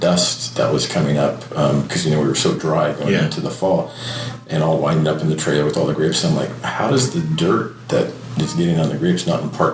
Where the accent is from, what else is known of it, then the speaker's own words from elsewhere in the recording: Escalon, California, United States; That's where I grew up out in Escalon, which, is a... It's funny looking back on it. It is a fairly substantial grape growing region. we always thought of it as a dairy region, which it is a huge dairy region, but it is a fairly substantial grape growing